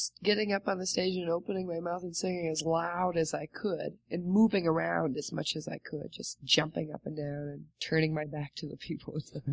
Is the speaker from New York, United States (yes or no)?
no; Chippewa Falls, Wisconsin, United States; Well, I'm from Chippewa Falls, Wisconsin.